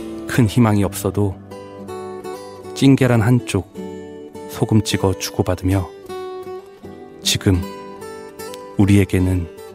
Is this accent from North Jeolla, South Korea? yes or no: yes; Gunsan, North Jeolla, South Korea; moved away as an adult; now in Seoul, South Korea; 고등학교까지 지내다 서울로 대학 오면서 가끔 가게 되는 고향이 되었어요.